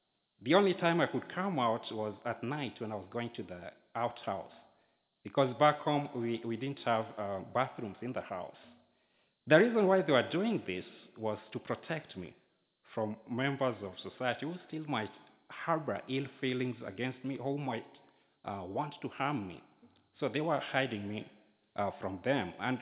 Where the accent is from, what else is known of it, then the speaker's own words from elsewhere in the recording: Kenya; Now, I was born in Kenya very many years ago on an island called Lake Victoria. An island on Lake Victoria.